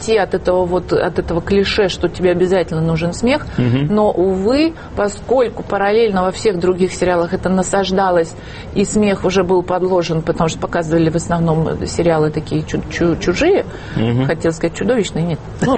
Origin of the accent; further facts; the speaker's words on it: Novosibirsk, Novosibirsk Oblast, Russia; now in Moscow, Russia; я пришла поступить в театральную в Москву, я приехала из Новосибирска.